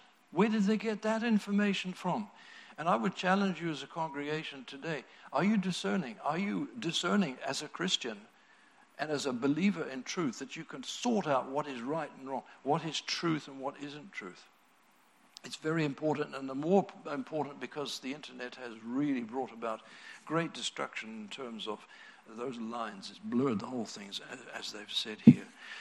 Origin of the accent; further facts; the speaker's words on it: New Zealand; knowing I'm a New Zealander